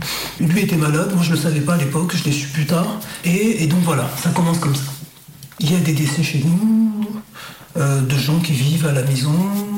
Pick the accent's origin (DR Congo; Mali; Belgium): DR Congo; Chez nous, au Congo, ça n'existe pas. Il n'y a absolument rien.